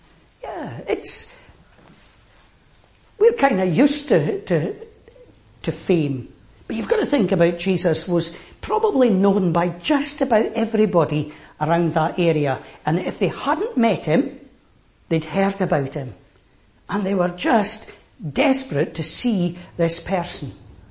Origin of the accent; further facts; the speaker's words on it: Langley, United Kingdom; I do remember the Queen arriving in my hometown when I was at school